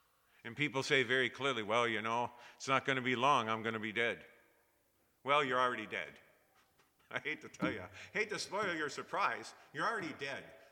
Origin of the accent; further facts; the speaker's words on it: Pennsylvania, United States; or even like where I grew up in Pennsylvania, pretty old-time place